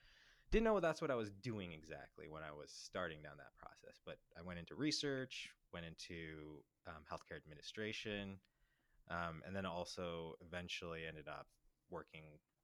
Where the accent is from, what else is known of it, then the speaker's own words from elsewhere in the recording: St. Louis, Missouri, United States; Yeah. I mean, so I grew up in St. Louis, but I actually on the way here passed up one of my childhood homes.